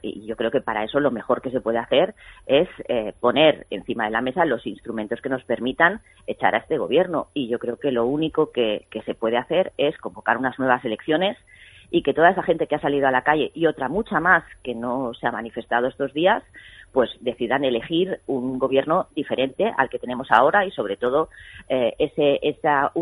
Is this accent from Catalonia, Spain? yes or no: yes; Catalonia, Spain; que somos catalanes y españoles